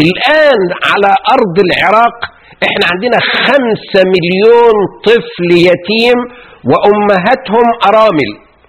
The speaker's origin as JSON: {"language": "Arabic", "country": "Egypt", "said": "إحنا عندنا في مصر ظهر في الأربعينيات القرن العشرين طبقة"}